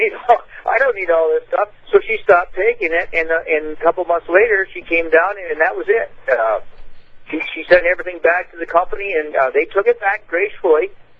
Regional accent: Arizona, United States; Okay, I'm the guy from Arizona.

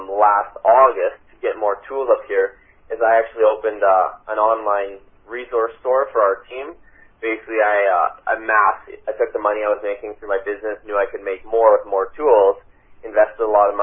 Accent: Canada; I also realized that I'm a Canadian up here

